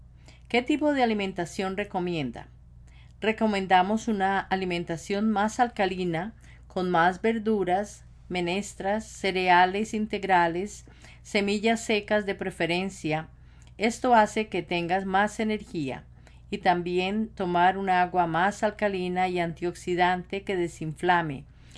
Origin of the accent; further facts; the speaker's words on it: Peru; born there; also born or lived in Spain; Nací en Perú, pero también tengo la nacionalidad española donde viví por 20 años